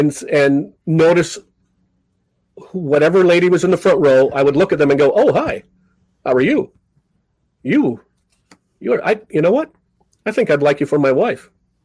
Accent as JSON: {"language": "English", "town": "Great Falls", "region": "Montana", "country": "United States", "tie": "born or raised there", "said": "I grew up in Great Falls, Montana, and there were no magic shops."}